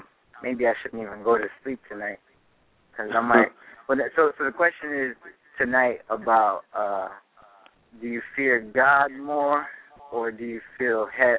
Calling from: Florida, United States; I'm actually calling from Florida right now.

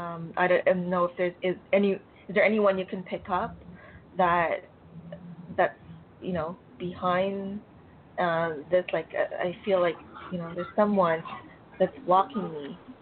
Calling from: Canada; I'm calling from Canada.

